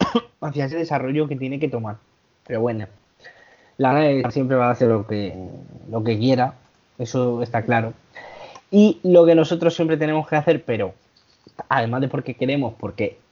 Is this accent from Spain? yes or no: yes; Villena, Valencian Community, Spain; Y en Villena, por ejemplo, en mi tierra